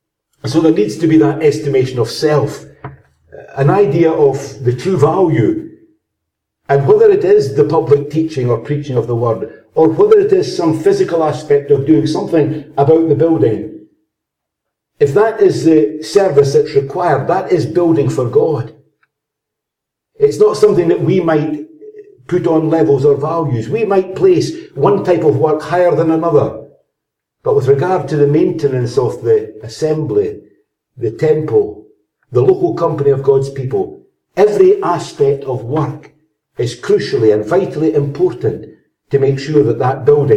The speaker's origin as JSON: {"language": "English", "town": "Burntisland", "region": "Scotland", "country": "United Kingdom", "tie": "born or raised there", "said": "I was brought up in Burnt Island."}